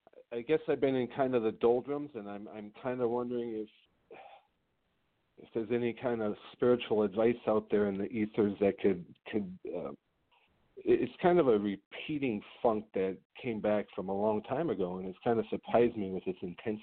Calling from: Minneapolis, Minnesota, United States; I'm from the Minneapolis area, Minnesota.

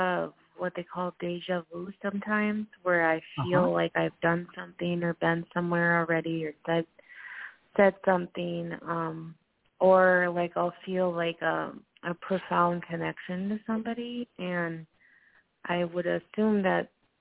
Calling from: Minnesota, United States; I'm calling from Minnesota.

